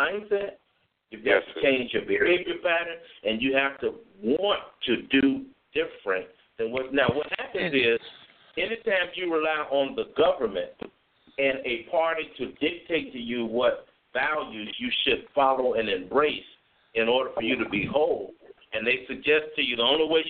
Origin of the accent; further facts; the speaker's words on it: Chicago, Illinois, United States; I grew up in Washington Park Homes, the projects of Chicago, not too far from Robert Taylor.